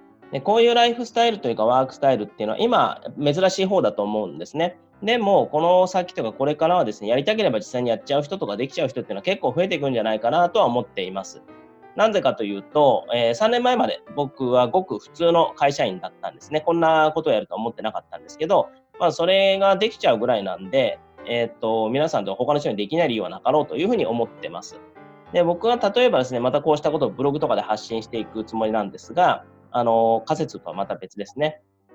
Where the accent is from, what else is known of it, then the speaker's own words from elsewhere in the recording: Toyama, Japan; じゃあ僕の故郷である富山とかどうなるんだという話なんですね